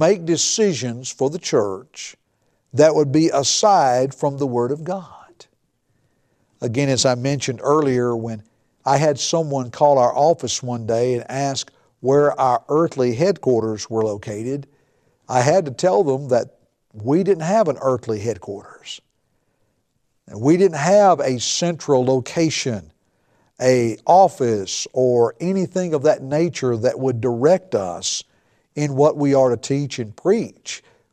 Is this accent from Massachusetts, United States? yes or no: no; Tennessee, United States; I'm reminded of where I grew up in Middle Tennessee.